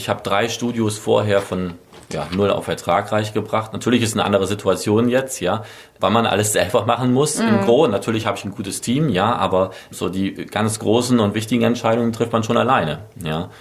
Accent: Bremerhaven, Bremen, Germany; also born or lived in Berlin; now in Mainz, Germany; Also ursprünglich komme ich aus Bremerhaven.

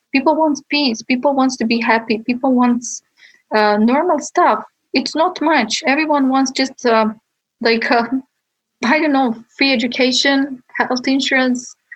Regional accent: Bosnia & Herzegovina; I grew up in Bosnia and I'm part of the Balkans, I'm part of the Europe, I'm part of this continent and part of this world.

